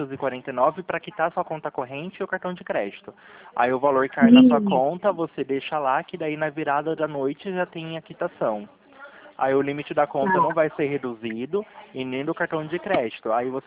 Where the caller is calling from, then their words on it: Campinas, São Paulo, Brazil; aqui de Campinas, São Paulo, aqui no centro.